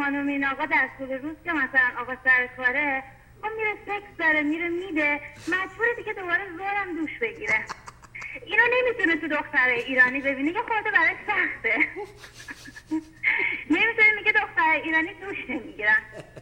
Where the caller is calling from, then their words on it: Bandar Abbas, Hormozgan, Iran; ما از ایران تماس میگیرم، از بندر عباس هستم.